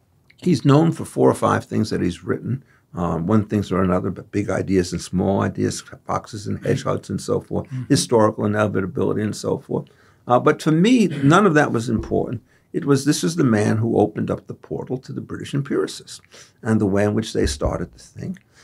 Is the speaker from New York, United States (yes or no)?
yes; Brooklyn, New York, United States; born there; I was born in Brooklyn in April 1943.